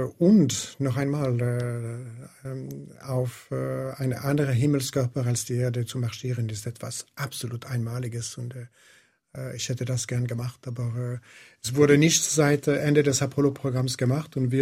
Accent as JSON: {"language": "German", "country": "Switzerland", "second_language": "German", "said": "Aber ich glaubte, dass als Schweizer es war unmöglich."}